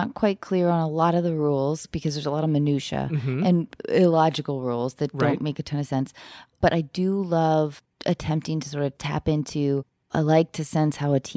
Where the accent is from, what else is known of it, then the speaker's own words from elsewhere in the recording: Baltimore, Maryland, United States; born there; Although I was born in Baltimore, so I still have like a Ravens loyalty a little bit.